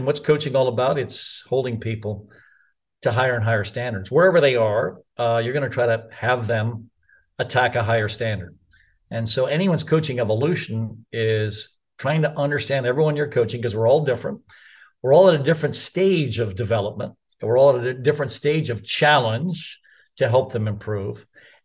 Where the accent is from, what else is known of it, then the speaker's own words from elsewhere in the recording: Mumbai, Maharashtra, India; born there; also born or lived in Lewisburg, North Carolina; I was born in Bombay, India. And basically my background is every 3 years we would move. My dad would get transferred to different countries and different cities.